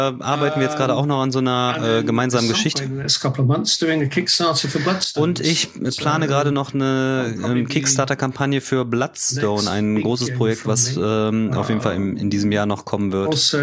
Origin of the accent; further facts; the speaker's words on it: Germany; als ich früher noch was jünger war, da haben wir in Deutschland, da wo ich herkomme, immer Karneval gefeiert